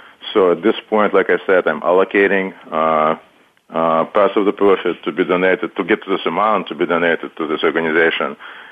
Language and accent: English; Russia; English is a second language; because I'm from Russia also